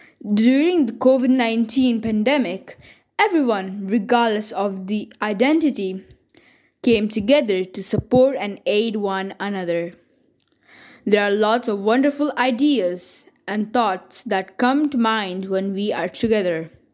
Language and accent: English; India; from India